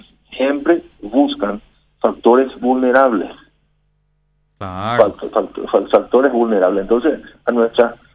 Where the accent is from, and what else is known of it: Paraguay